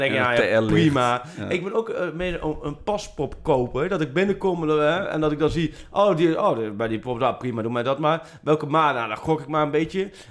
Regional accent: Gelderland, Netherlands; ik kom uit de Achterhoek.

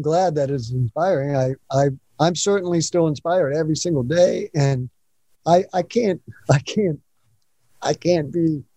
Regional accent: West Virginia, United States; Like, this was played in my house. I grew up in West Virginia.

